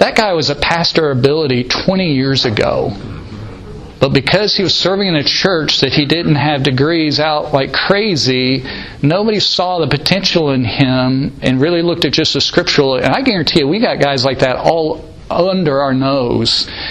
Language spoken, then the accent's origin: English; Northeast, United States; You know, I'm from the Northeast, and there's so many things that I envy in the South.